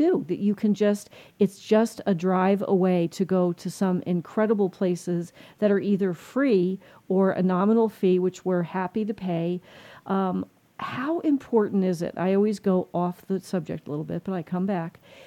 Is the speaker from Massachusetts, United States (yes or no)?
no; New Jersey, United States; I mean, and I'm from New Jersey.